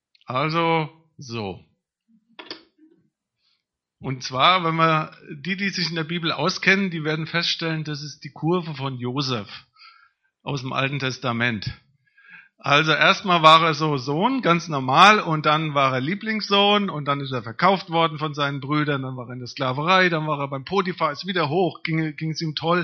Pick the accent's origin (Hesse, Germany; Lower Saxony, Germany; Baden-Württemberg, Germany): Hesse, Germany; Ich komme aus dem Rhein-Main-Gebiet.